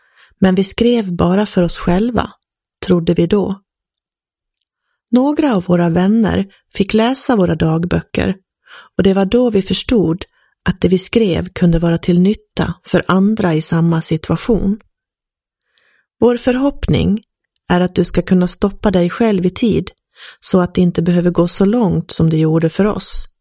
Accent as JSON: {"language": "Swedish", "town": "Ludvika", "region": "Dalarna County", "country": "Sweden", "tie": "born there", "said": "Jag är född 1961 i Ludvika."}